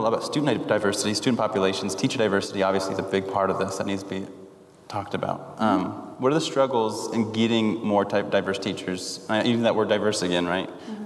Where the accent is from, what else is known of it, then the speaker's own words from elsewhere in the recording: Los Alamitos, California, United States; I grew up in Los Alamitos, California.